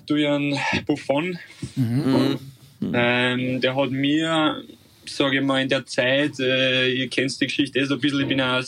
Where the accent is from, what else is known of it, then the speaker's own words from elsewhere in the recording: Austria; Es ist trotzdem mein Heimatland. Es ist nicht weit heim.